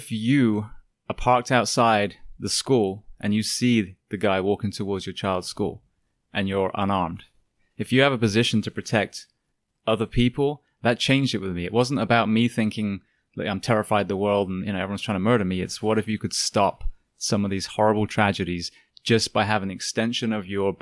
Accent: England, United Kingdom; I grew up in England.

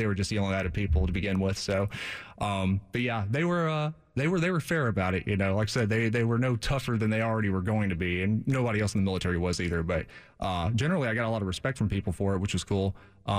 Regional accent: Independence, Mississippi, United States; also born or lived in Memphis; Yeah, it's actually, yeah, Independence is where I grew up. I was born in Memphis.

